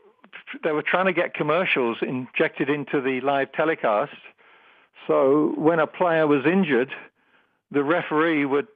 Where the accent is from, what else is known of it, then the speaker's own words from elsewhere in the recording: England, United Kingdom; I grew up in England, so I grew up in a soccer background